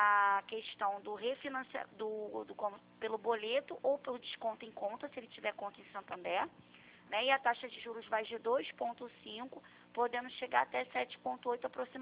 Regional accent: Rio de Janeiro, Brazil; Também a gente é do Rio.

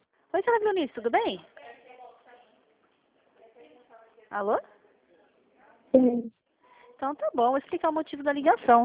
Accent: Limeira, São Paulo, Brazil; eu sou de Limeira

